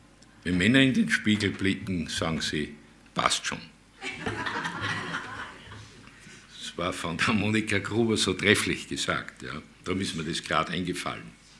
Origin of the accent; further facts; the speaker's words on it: Linz, Upper Austria, Austria; und da sehen wir Oberösterreicher, ich komme ja aus Linz und Linz hat diesen Spracheinschlag aus Bayern.